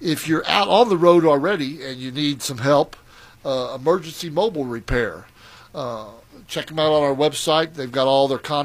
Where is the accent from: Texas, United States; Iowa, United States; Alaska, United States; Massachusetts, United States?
Texas, United States; Well, you know, I came from the Rio Grande Valley